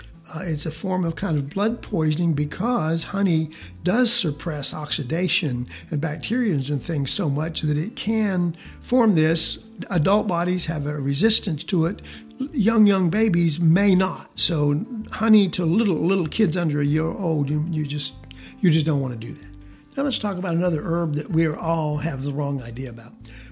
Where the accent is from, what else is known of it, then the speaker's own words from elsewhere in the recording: Georgia, United States; all the kids out back south where I was raised in Georgia, we always called it rabbit tobacco